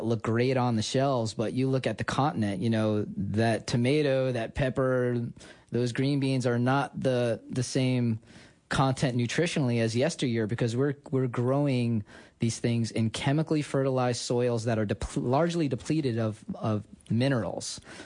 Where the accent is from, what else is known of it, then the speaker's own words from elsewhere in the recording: New York, United States; Yeah, I'm a New Yorker. I grew up, you know, watching them pollute the Hudson.